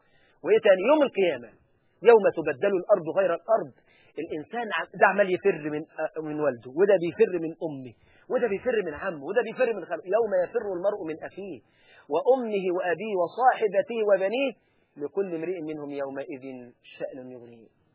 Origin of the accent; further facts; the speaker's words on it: Egypt; في الصعيد عندنا في مصر